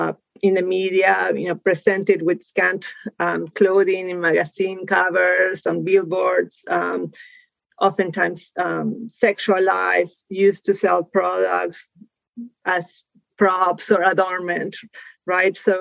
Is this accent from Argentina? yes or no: yes; Argentina; I grew up in Argentina. I lived there as a young adult.